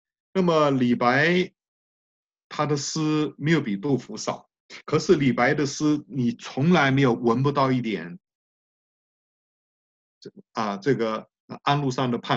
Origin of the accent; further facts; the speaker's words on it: Taiwan; 我在台湾出生长大